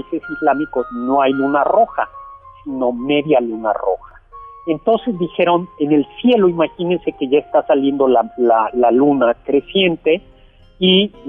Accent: Mexico; Pero como los mexicanos no nos burlamos de nadie.

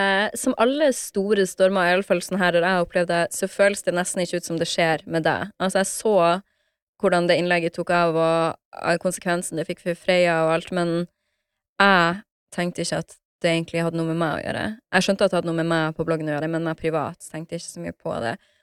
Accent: Harstad, Troms, Norway; så var jeg hjemme i Harstad på juleferie

